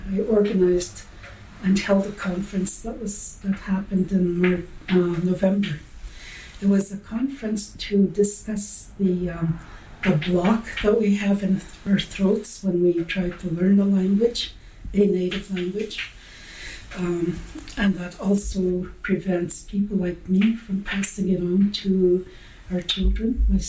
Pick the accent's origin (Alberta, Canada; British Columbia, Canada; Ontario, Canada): Ontario, Canada; Lac Seul; I am Bear Clan, and I'm from Lac Seul, Ontario. I have been a language teacher all my life, and I speak Anishinaabe Mo'in.